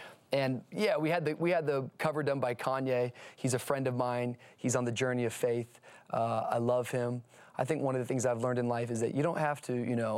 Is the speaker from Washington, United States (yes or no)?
yes; Tacoma, Washington, United States; moved away; also born or lived in Miami, Florida; And in 1998, we moved from Tacoma, Washington to Miami, Florida, where my dad took over a little inner city Assemblies of God church.